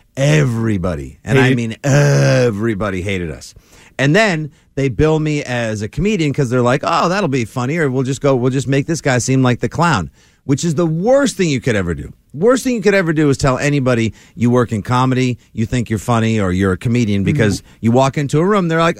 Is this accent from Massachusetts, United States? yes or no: yes; Braintree, Massachusetts, United States; Braintree, South Shore. Braintree.